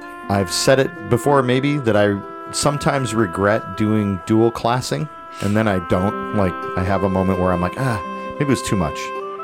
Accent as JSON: {"language": "English", "town": "Phoenix", "region": "Arizona", "country": "United States", "said": "I'm from Phoenix, Arizona."}